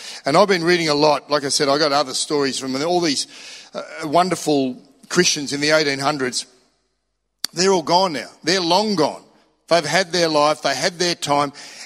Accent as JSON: {"language": "English", "country": "Australia", "said": "All that to say, being Australian is wonderful, but it's not the end of the story. It'll get you lots of places, an Aussie passport."}